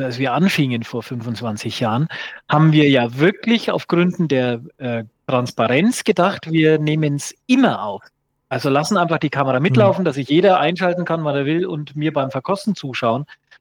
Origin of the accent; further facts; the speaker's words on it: Bavaria, Germany; accent: Franconian; wenn ich als Franke versuche, Hochdeutsch zu sprechen.